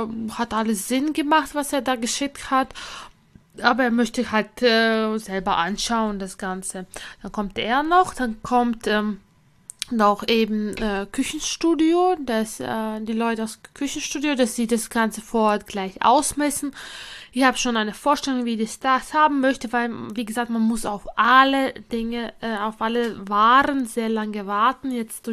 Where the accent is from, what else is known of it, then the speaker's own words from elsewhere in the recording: Latvia; German is a second language; now in Germany; Also ich komme ja ursprünglich aus Lettland